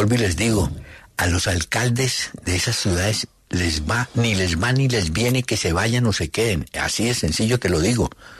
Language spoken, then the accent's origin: Spanish; Sincelejo, Sucre, Colombia; Yo soy de Sincelejo